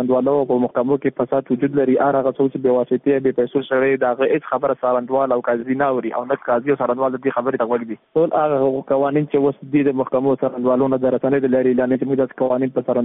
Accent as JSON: {"language": "Pashto", "country": "Afghanistan", "said": "موږ هم د افغانستان بچیان یو"}